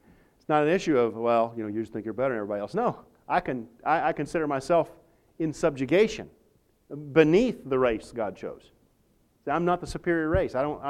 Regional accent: Texas, United States; I don't care if you're an American Texan. I'm from Texas.

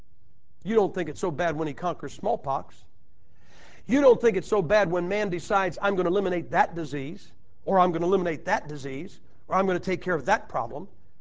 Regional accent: Madison, Ohio, United States; I'm from Madison, Ohio. I was raised three blocks from five steel mills.

